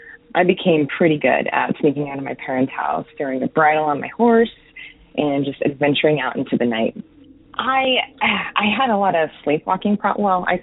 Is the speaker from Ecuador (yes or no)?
no; New Mexico, United States; moved away as an adult; now in Oregon, United States; I live in Oregon now, but I grew up in New Mexico and spent the first bit of my adult life there, and it's definitely where my heart is.